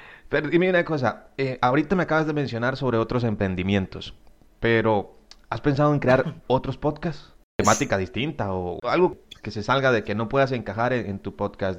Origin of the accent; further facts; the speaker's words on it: Costa Rica; conozco aquí en mi país, en Costa Rica, hay uno que habla sobre el fútbol.